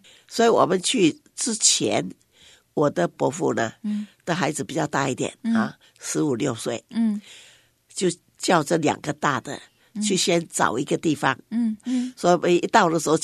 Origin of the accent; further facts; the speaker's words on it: Hong Kong; also born or lived in Xiamen, China; 我是厦门鼓浪屿出生的